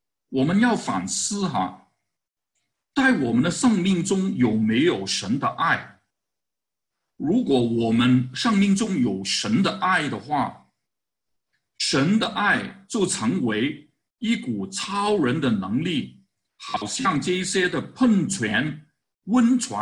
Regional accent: Guangdong, China; 所谓就是我们广东人说有一句话，就是好心做坏事。

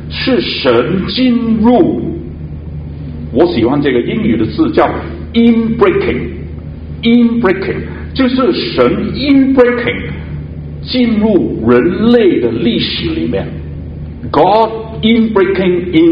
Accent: Guangdong, China; 就是我们广东人就说，就想到头都大了

